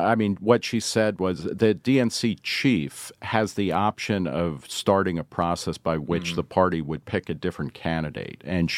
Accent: New Jersey, United States; I grew up in New Jersey, which always has the safest.

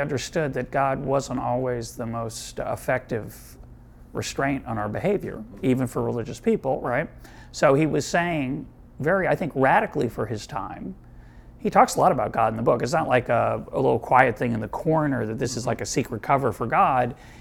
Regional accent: Boston, Massachusetts, United States; I'm able to step outside myself and realize that might just be a fact that I grew up in Boston.

